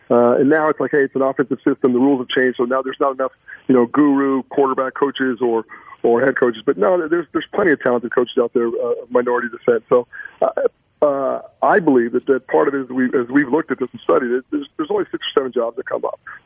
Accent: El Paso, Texas, United States; growing up in El Paso and being part of Texas and Friday Night Lights

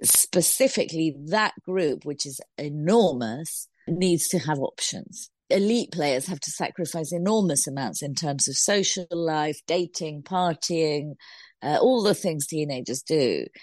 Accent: Argentina; And I, growing up in Argentina, had this kind of 1978 World Cup victory, which was huge in sort of social terms and everything it meant.

